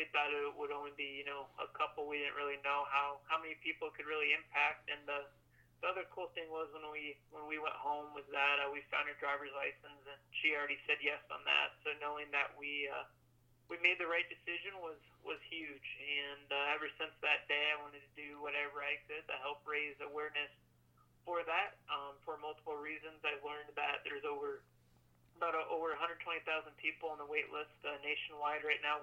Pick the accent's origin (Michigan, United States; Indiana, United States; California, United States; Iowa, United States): Iowa, United States; Cedar Rapids; they're actually from my hometown as well, in Cedar Rapids.